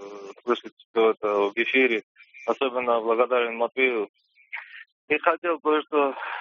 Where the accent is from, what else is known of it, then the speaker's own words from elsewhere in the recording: Georgia; Russian is a second language; now in Moscow, Russia; Я из Грузии, я сам живу в Москве.